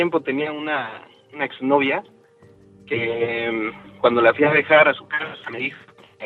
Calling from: Mexico City, Mexico

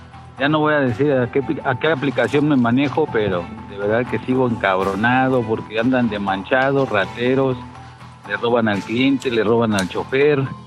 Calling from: Tlalnepantla, State of Mexico, Mexico; Pues yo ando aquí por Tlanepantla.

